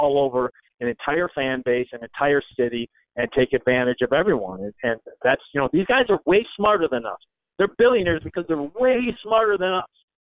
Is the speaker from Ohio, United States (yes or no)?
yes; Cleveland, Ohio, United States; Being born and raised in Cleveland, you could get away with the shit in Cleveland